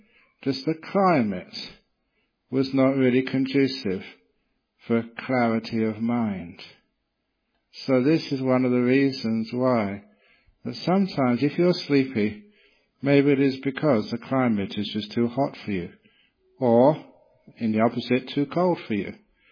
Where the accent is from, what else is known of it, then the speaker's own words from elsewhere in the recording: London, United Kingdom; born there; Now you know I was born in London.